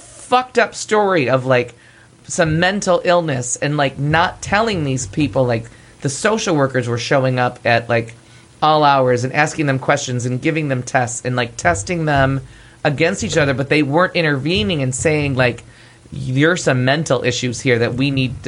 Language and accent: English; New York, United States; I was like, I'm from New York.